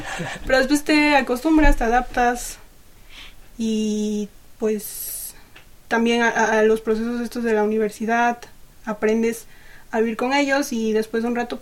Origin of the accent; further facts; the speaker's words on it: Mexico; first language Mixtec; Spanish is a second language; ser originaria de un pueblo indígena, bueno, no creo que no lo mencioné, soy mixteca, pertenezco a los ñusabis, también es mi lengua materna, el tunsabi